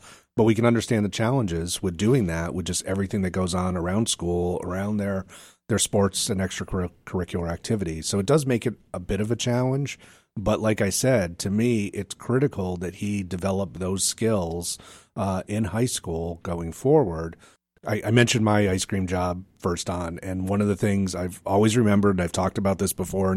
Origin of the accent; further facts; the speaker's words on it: Massachusetts, United States; It was an ice cream stand back in my hometown in Massachusetts where I grew up is where I kind of cut my teeth.